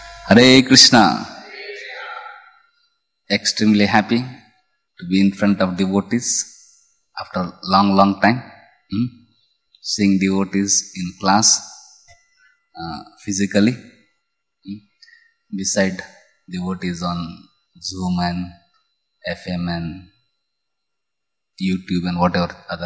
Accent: Pune, Maharashtra, India; whenever people come to know that I am from Pune

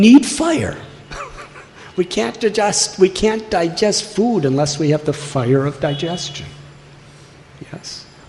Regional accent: Chicago, Illinois, United States; I'm from Chicago. In the 1800s, there was the Great Chicago Fire.

